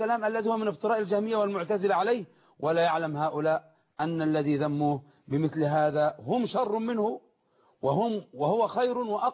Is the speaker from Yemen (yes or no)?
yes; Yemen; أن عندنا في اليمن كنا أمام الفكر الحوثي